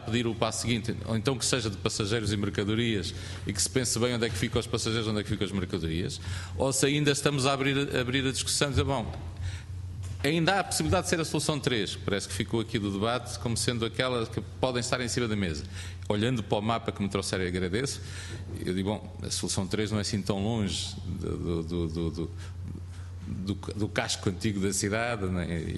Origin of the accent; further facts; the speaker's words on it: Viseu, Portugal; Eu sou de Viseu, única capital do distrito que não tem caminhos de ferro, mas tem previsto um corredor norte Aveiro-Salamanca.